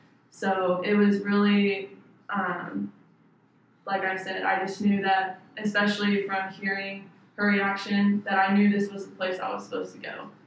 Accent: Oklahoma, United States; like I mentioned before, I grew up in Oklahoma, and the big softball names were, I mean, you have the king of softball, Oklahoma softball, 45 minutes away from my house.

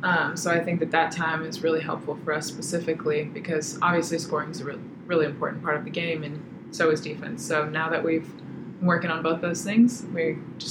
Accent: Wichita, Kansas, United States; I got to start workouts in June since I'm from Wichita

